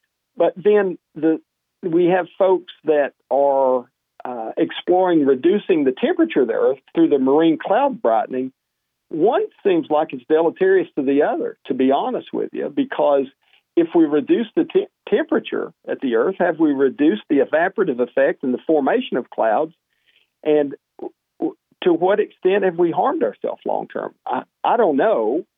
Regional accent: Tennessee, United States; And as an American, that's offensive. As a Tennessean, that's greatly offensive.

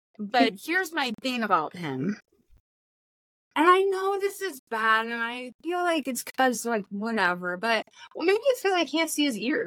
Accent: United States; And I'm doing my best, Kelly, but I am an American and I feel ride or die for Ireland.

